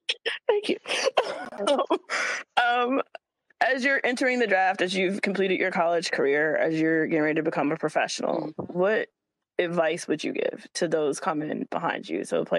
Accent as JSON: {"language": "English", "region": "Virginia", "country": "United States", "said": "I'm from Virginia, so blue crab. I'm from blue crab country"}